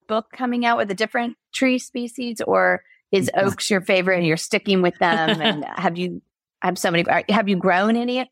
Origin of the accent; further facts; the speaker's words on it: Los Angeles, California, United States; also born or lived in Georgia; I mean, I grew up in Los Angeles and we had an oak in our front yard